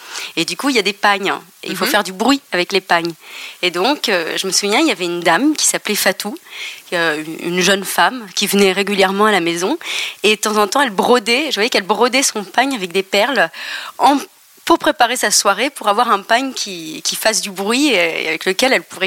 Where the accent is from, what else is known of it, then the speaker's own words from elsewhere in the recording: Bamako, Mali; je disais à tout le monde que je venais de Bamako.